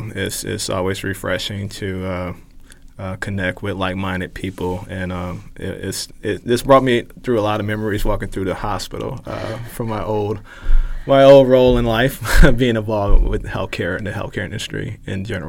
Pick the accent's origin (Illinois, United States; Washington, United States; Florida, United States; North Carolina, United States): Illinois, United States; Chicago; I'm originally from Chicago, on the west side of Chicago is where I was born and raised.